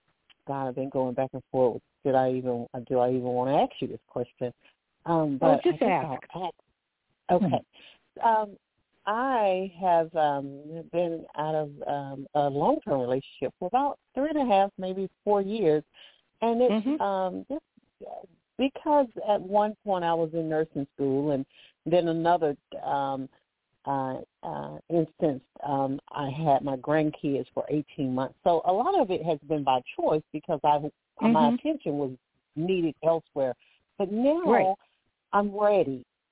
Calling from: Alabama, United States; I'm calling from Alabama.

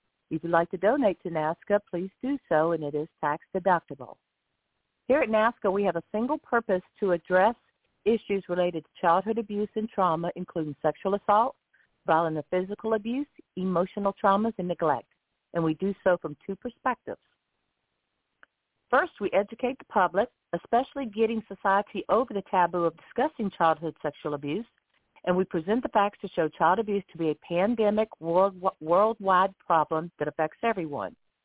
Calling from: Lighthouse Point, Florida, United States

